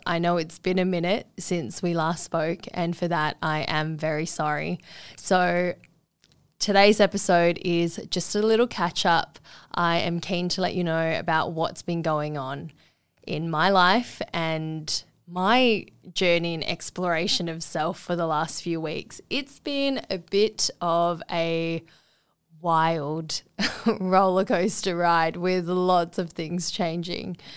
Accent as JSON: {"language": "English", "town": "Perth", "region": "Western Australia", "country": "Australia", "tie": "born or raised there", "said": "I grew up in Perth where it's sunny and dry in December."}